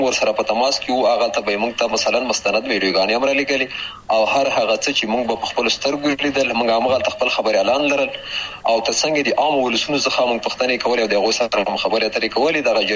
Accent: Khyber Pakhtunkhwa, Pakistan; هغه دیارلس سوه څلور شپېته کال و چې زه په همدې ولسوالۍ کې پیدا شوم، د بابو خیلو نومې ځای کې چې دا هم همدغه ته هم جوار ولسوالۍ ده، د ښکته پښتونخوا هغه ولسوالۍ چې د ډیورن کرخې سره جوخته پرته ده

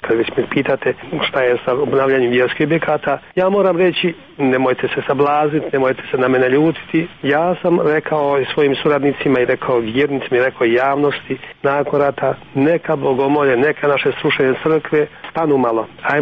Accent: Banja Luka, Republika Srpska, Bosnia & Herzegovina; Hvala velika da vi tako lijepo govorite o mome rodnom gradu, gradu mojih predaka.

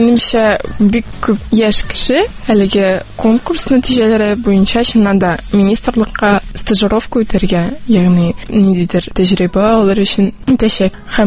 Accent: Almetyevsk, Tatarstan, Russia; Мин үзем Әлмәттән

